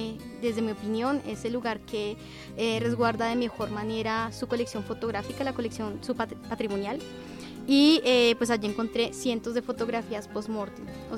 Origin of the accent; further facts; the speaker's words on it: Bogotá, Colombia; Bueno, yo soy de Bogotá